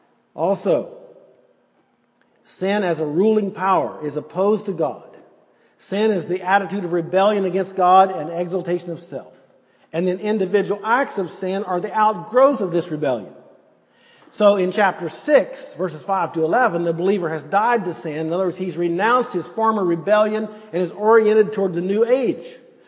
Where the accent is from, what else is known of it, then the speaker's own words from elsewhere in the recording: United States; born there; I think it's a privilege that I was born in the United States.